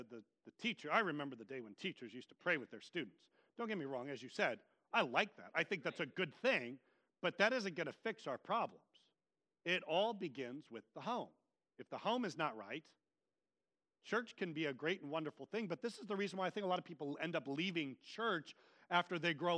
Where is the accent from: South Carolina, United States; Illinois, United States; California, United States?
California, United States; Vacaville; in my hometown of Vacaville, there was one Christian elementary school called the Christian Academy.